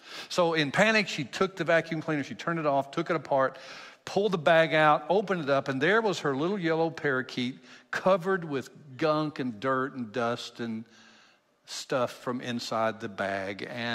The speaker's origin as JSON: {"language": "English", "region": "Kentucky", "country": "United States", "tie": "born or raised there", "said": "I grew up in Kentucky. If you know me, you know that."}